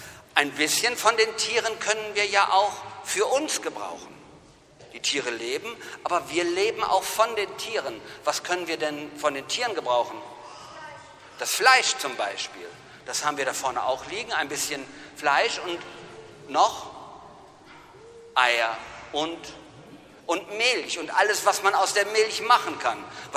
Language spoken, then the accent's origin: German; North Rhine-Westphalia, Germany; Also als Ostwestfale würde ich sagen, ungefähr.